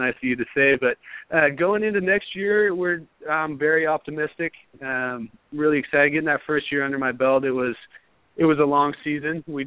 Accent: Reedsport, Oregon, United States; I grew up in Reedsport, Oregon, which is a small coastal town, which is right down the road from southwestern Oregon.

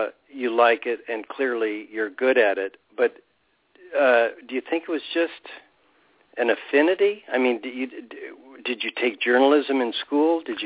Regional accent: California, United States; But, you know, I came from Southern California, which has its own energy and so on.

